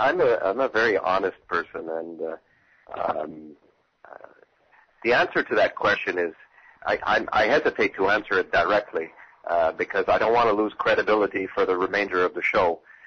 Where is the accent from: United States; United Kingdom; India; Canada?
Canada; Ottawa, Ontario; That's right. I'm from Ottawa, Ontario, Canada.